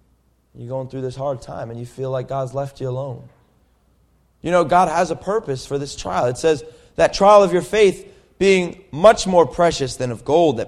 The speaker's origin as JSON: {"language": "English", "town": "Somerset", "region": "New Jersey", "country": "United States", "said": "I'm from Somerset, New Jersey, by the way."}